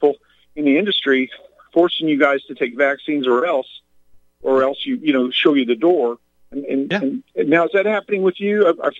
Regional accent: Midwest, United States; And I come from Midwest and family owned mom and pop restaurant business.

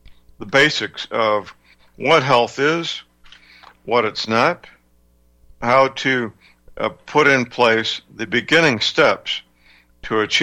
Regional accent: St. Louis, Missouri, United States; born or raised there

